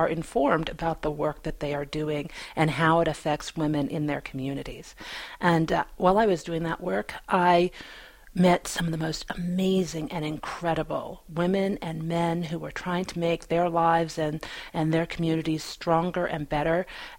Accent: North Dakota, United States; And so I grew up in North Dakota. I grew up in a very rural area.

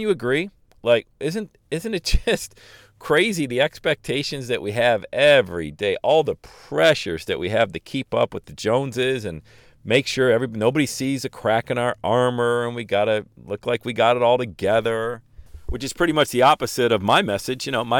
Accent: Bradford, Pennsylvania, United States; moved away as an adult; I'd already started planning my trip back to Bradford, my hometown, Bradford, PA, for Christmas to see all my buddies I missed dearly.

